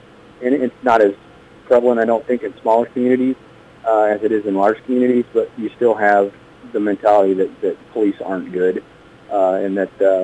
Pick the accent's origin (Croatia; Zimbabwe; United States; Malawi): United States; Keota; I mean, obviously this is where I grew up, but if you're going to work in a small town, you have to develop those relationships